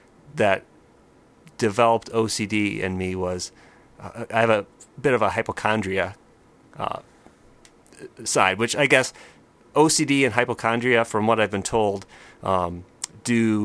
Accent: Bay City, Michigan, United States; I grew up in Bay City, Michigan. right in the middle of the state.

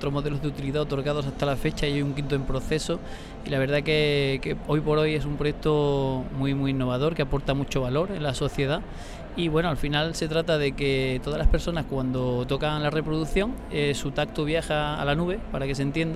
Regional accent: Andalusia, Spain; vengo de la provincia de Granada.

